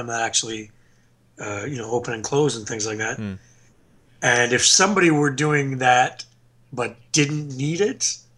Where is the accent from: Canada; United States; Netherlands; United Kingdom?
Canada; Montreal, Quebec; Montreal, where I grew up in Montreal, has a big baseball history.